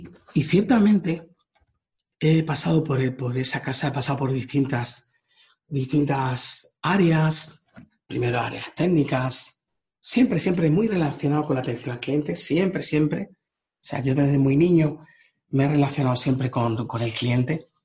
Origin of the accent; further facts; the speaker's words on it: Huelva, Andalusia, Spain; also born or lived in Seville; aunque me crié en Huelva, yo realmente nací en Sevilla, pero me crié en Huelva.